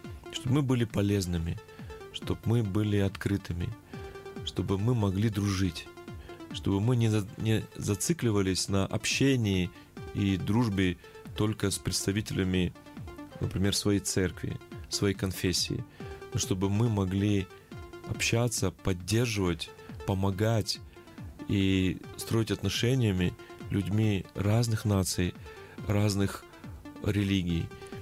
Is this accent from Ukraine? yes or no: no; Kyrgyzstan; born there; Я родился в Кыргызстане и очень благодарен Богу, что я родился в такой прекрасной стране.